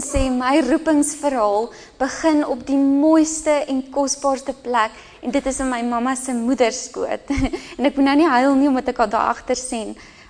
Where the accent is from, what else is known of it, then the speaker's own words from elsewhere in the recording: Rustenburg, North West, South Africa; also born or lived in Brits; En ek het groot geword in Rustenburg, dis waar ek vir ons in die EG Kerk daar was en ons het op die ouderdom van 16 Brits toe getrek